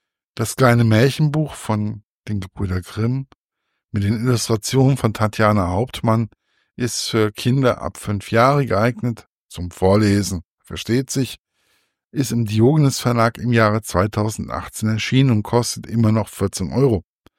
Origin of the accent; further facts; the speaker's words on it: Hesse, Germany; Für mich als Hesse ist es so oder so immer wieder schön, etwas über die Gebrüder Grimm zu lesen.